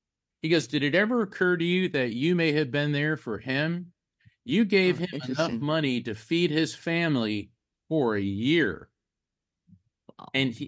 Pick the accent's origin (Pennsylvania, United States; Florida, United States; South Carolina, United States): Florida, United States; Orlando; also born or lived in New Jersey; I was born in North New Jersey, but my dad got a job in aerospace, so we had to move to the Orlando area.